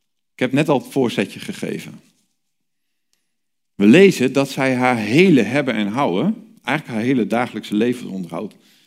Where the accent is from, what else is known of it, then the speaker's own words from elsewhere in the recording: Netherlands; En daar zijn wij Nederlanders heel goed in om dat niet te zien.